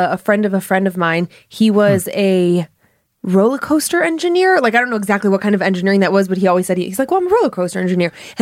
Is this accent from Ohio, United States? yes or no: yes; Cleveland, Ohio, United States; what we would see where I grew up again in Cleveland or outside of Cleveland was what we called home days.